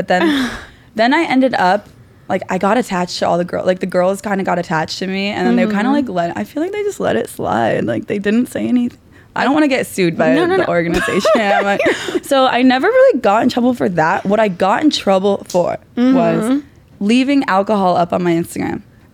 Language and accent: English; Ohio, United States; I was a poor kid. I was from Ohio.